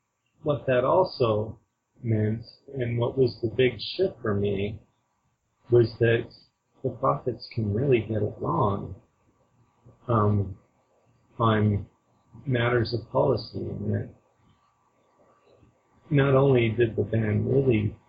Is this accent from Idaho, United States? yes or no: yes; Sugar City, Idaho, United States; Well, I grew up in the Mormon stronghold of Sugar City, Idaho, 5 minutes out of Rexburg.